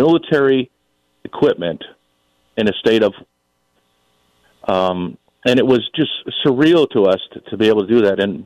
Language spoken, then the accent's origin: English; New York City, New York, United States; My father's based from Brooklyn, New York. I grew up in New York City as a young child, so I have family up there. It has a different feel for me being from New York City.